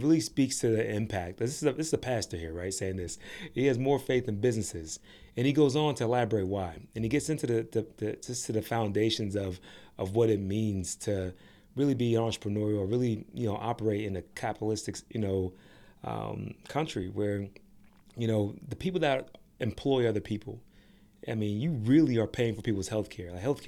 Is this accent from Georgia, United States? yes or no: no; Pittsburgh, Pennsylvania, United States; I was raised in Pittsburgh, but both sides, my mom and my dad are both from the city.